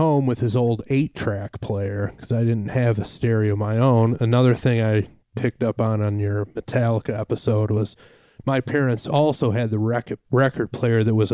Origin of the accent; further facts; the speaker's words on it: Detroit, Michigan, United States; No, I'm from Detroit, gotcha.